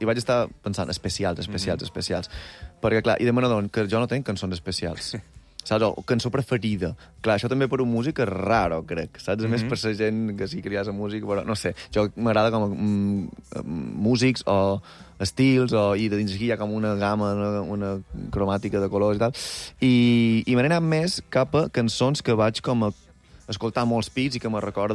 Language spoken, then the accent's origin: Catalan; Balearic Islands, Spain; jo li vaig dir, jo som mallorquí, què fas aquí?